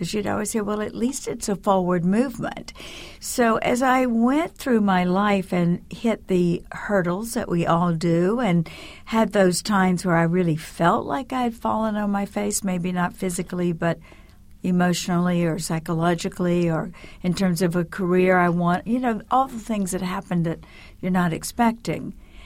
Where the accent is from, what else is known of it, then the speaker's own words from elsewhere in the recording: the South, United States; I didn't want to live in that small town or the farm on which I spent my early years.